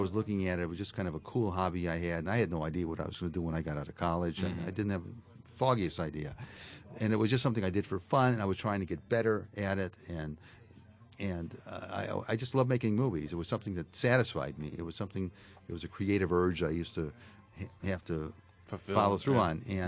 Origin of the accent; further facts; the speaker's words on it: Chicago, Illinois, United States; Well, I grew up in Chicago.